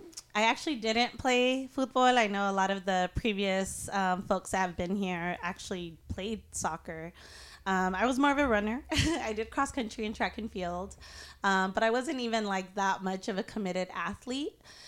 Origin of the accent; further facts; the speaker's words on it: Quetzaltenango, Guatemala; So I'm from Quetzaltenango, Xelajul, and our team.